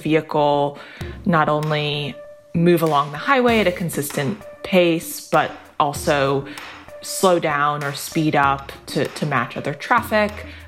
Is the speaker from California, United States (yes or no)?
no; New York, United States; You know, I grew up in New York as well, so I feel you there.